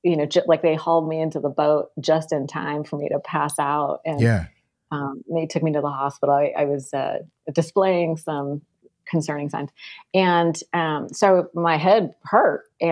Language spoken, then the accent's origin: English; California, United States; accent: southern; So I have a little southern accent for no reason.